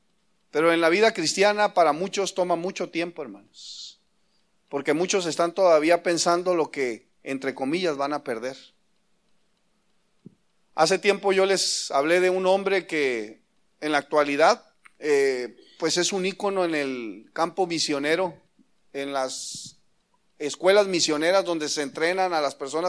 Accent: Mexico; no es como nosotros, como mexicano

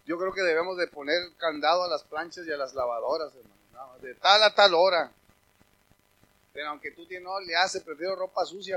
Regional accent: Mexico; born there; Miren, todos los que nacimos aquí en México, nos sabemos el rezo del Padre Nuestro, el Dios te salve y el ángel de la guarda.

